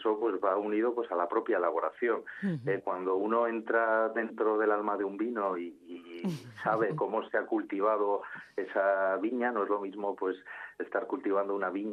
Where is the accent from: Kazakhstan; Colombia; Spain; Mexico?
Spain; La Rioja; yo soy riojano